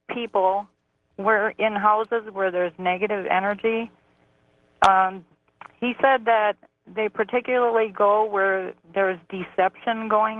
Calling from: Waterford, California, United States; I'm calling from Waterford, California.

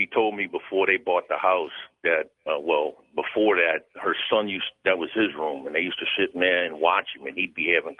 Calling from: New Orleans, Louisiana, United States; I'm calling from New Orleans.

